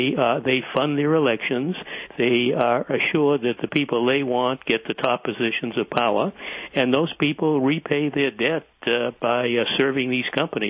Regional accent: Boston, Massachusetts, United States; I grew up in Boston

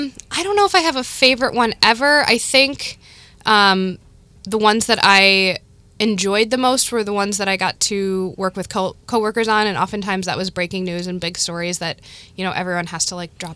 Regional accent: Wisconsin, United States; I'm going to go home. So I'm from Wisconsin originally.

